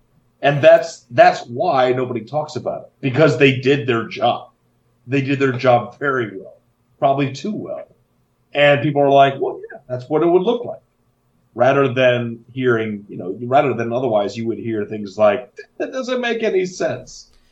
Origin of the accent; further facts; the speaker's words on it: Florida, United States; It's probably because I grew up in Florida, and in Florida, people are like, "Ooh, ah!"